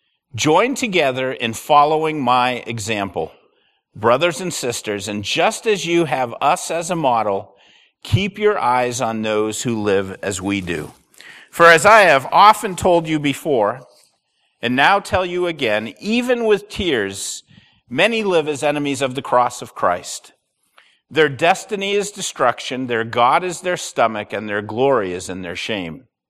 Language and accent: English; United States; but boy, when we're Americans and we're overseas, we think about our rights a lot, don't we? We think about our homeland.